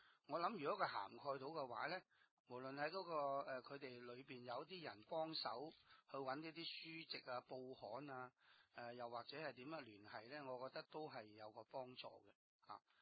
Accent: China; 如果係佢哋嗰個面對嘅困難比我哋中國人嘅家庭或者喺國內嚟嘅家庭咧

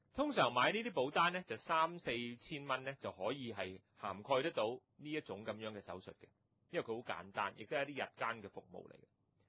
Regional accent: Hong Kong; 反而我覺得我哋香港人一個所謂自助餐嘅心態係可能比較貼切。

